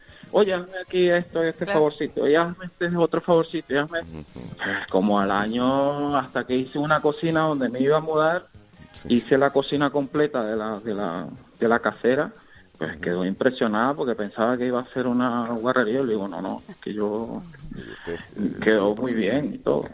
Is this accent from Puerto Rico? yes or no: no; Venezuela; moved away as an adult; yo soy de Venezuela. Vale, soy venezolano, llegué aquí hace unos 6 años aproximadamente